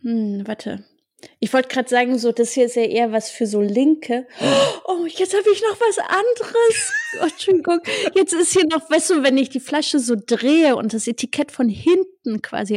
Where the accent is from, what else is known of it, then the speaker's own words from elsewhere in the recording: East Germany, Germany; Mhm, voll. Meine Heimat.